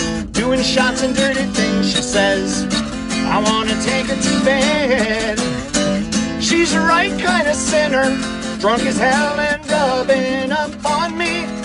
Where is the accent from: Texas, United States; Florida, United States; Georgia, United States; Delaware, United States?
Georgia, United States; So I am from Georgia, and I had to leave my girl back in Georgia